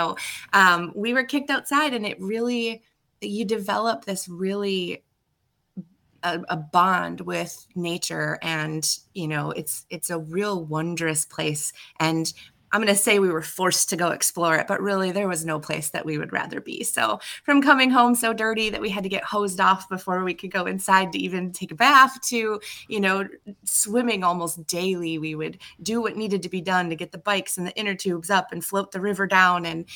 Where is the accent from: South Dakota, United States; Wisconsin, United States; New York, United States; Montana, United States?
Wisconsin, United States; Peshtigo; when a hailstorm hit my hometown, or just outside my hometown here in Peshtigo, I actually started at my own roof repair company